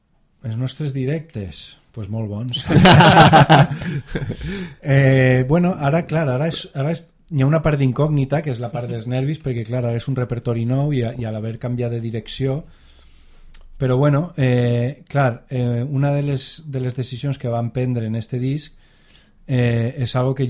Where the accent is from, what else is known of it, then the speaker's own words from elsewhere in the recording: Valencia, Valencian Community, Spain; Jo sóc de València, però mig de la meva família és d'un poble molt xicotet, de 1.000 habitants, del nord d'Alacant, de la Marina Alta